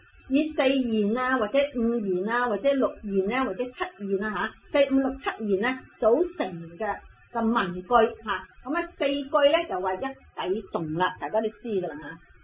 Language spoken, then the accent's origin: Cantonese; China; 我哋中国人咧，你睇下咧，就唔会明白。我中国人好简洁嘅